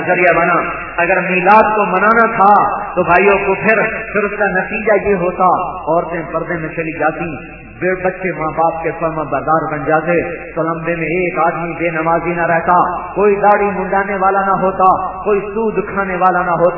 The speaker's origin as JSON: {"language": "Urdu", "town": "Tulamba", "region": "Punjab", "country": "Pakistan", "tie": "born or raised there", "said": "تلمبے والوں سے جھوٹ نہیں بول سکتا، کیا میں تم میں سے ہوں، تم مجھ میں سے ہو، میں تمہاری مٹی سے پیدا ہوا ہوں، تم میری مٹی سے پیدا ہوئے ہو، میرا تمہارا خمیر اس مٹی سے نکلا ہے، ہم اس دھرتی کے، میں نے اسی مدرسے میں پڑھا ہے۔"}